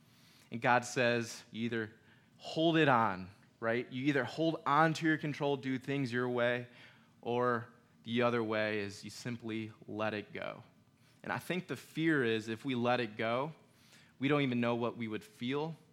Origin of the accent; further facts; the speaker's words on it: United States; Like, you know, I'm American. I have my privileges.